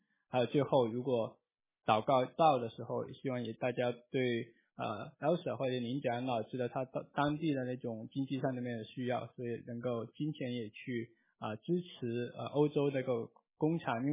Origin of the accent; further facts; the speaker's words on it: Hong Kong; 我是从香港来，有出名的东方之珠